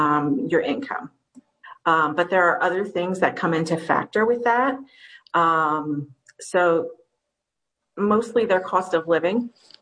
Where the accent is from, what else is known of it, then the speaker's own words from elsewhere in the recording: Livingston Manor, New York, United States; Plus, I grew up in Livingston Manor, so it's rewarding for me to work in Sullivan County and, you know, help the people around my hometown.